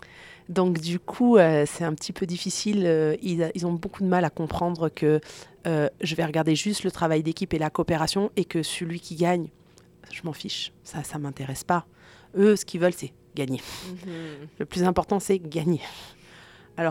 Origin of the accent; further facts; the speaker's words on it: France; moi, vu que je suis française, enfin que je viens de France, au début, quand j'ai commencé en éducation physique, je leur disais, je comprends pas l'anglais.